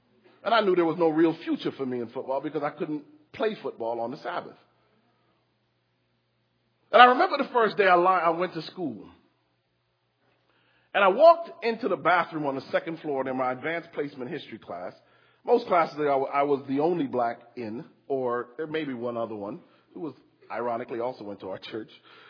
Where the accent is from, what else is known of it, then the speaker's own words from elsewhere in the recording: Connecticut, United States; I grew up in Connecticut. My closest friends were Jewish.